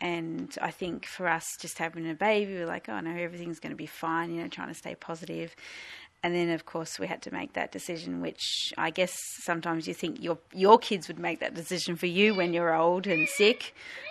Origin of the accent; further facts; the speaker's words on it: Nicholson, Victoria, Australia; I'm from Nicholson in Victoria, Gippsland.